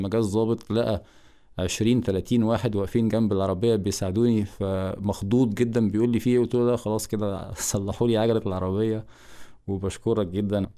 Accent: Egypt; يعني العائلات عندنا في مصر عائلات كبيرة، ومش من السهل كان عليا ان انا اتركهم

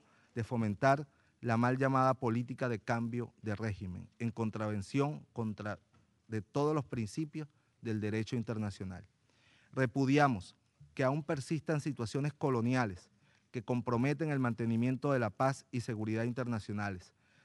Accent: Venezuela; en mi país, Venezuela

